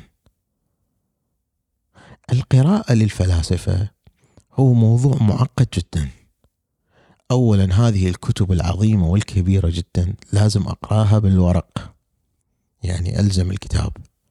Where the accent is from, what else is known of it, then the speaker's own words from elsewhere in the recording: Iraq; لأنه عيب عندنا بالعراق أنه الواحد يلبس مناظر